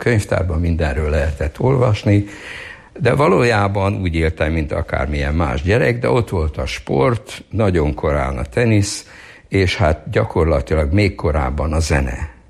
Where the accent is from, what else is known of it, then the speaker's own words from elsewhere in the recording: Mixnitz, Styria, Austria; born there; also born or lived in Hungary; Én voltak éppen 45. május 5-én a háború végén Obermixnitzbe születtem Ausztriába. De a szülők ugye visszavándoroltak Magyarországra